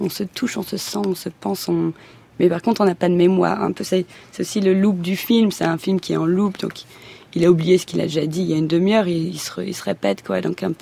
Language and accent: French; Roubaix, Hauts-de-France, France; on est monté vers le nord parce que je suis de Roubaix, donc pour un peu aussi, moi, c'était un petit clin d'œil sur d'où je venais.